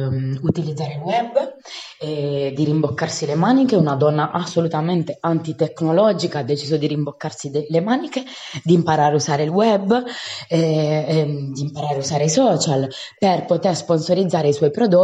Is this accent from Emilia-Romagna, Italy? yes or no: no; Bergamo, Lombardy, Italy; io vengo da Bergamo altissima, si sente dall'accento